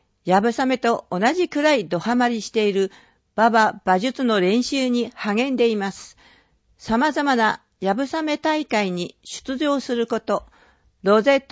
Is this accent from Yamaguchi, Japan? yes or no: no; Kanagawa, Japan; now in Towada, Japan; 出身は神奈川県ですが、分け合って自ら十和田市に住むことを選びました。